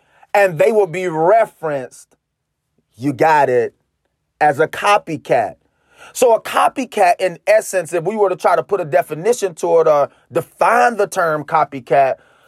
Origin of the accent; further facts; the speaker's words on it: Hazelhurst, Georgia, United States; I'm from Hazelhurst, Georgia. The Hurst, the nine, the city. Don't play with us.